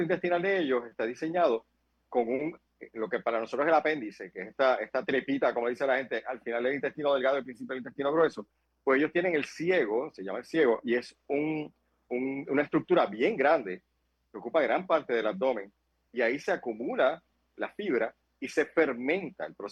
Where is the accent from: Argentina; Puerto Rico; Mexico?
Puerto Rico; Manatí; yo soy de Manatí